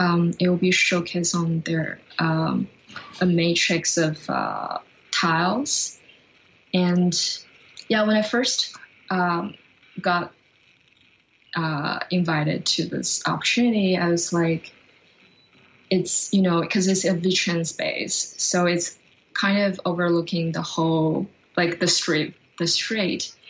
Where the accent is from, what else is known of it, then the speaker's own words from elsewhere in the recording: China; because I'm originally from China, and I grew up by the ocean.